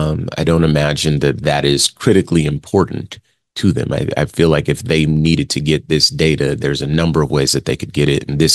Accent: Singapore; No, I'm Singaporean. I'm a citizen of Singapore. I'm the CEO of this company, but I'm from Singapore. That's where I grew up. It's where my country allegiance is

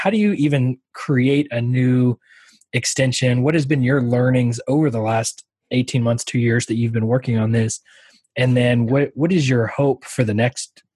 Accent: New York City, New York, United States; so that was interesting for me to find out as a New Yorker.

